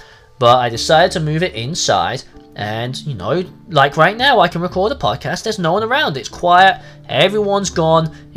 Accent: England, United Kingdom; And yes, I said cup of tea, being English. Americans, you can laugh now. My English listeners, thank you for understanding.

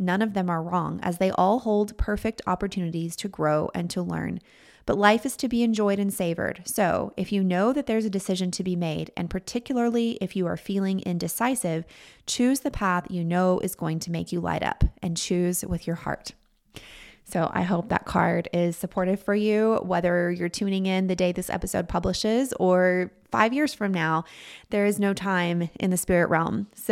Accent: Texas, United States; accent: Southern drawl; now in Minnesota, United States; I'm from Texas originally. And so when I moved up to Minnesota, I had a thick Southern drawl. And unfortunately, living in the Midwest has completely taken away my Southern drawl.

